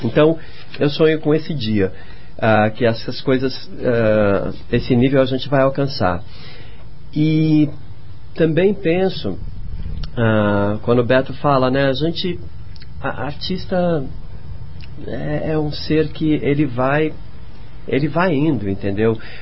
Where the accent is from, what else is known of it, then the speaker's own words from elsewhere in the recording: Brazil; Eu levei 36 anos como brasileiro para ir para Recife pela primeira vez